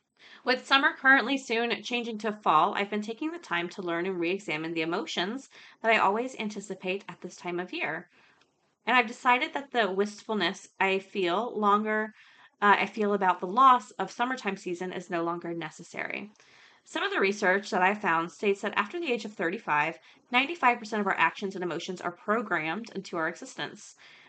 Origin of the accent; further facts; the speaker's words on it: Canada; born there; I was born in Canada.